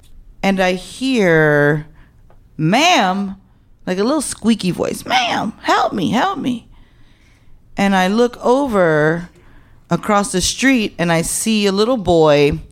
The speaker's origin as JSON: {"language": "English", "town": "Chicago", "region": "Illinois", "country": "United States", "said": "I'm from here. This is my neighborhood. I'm from Humboldt Park."}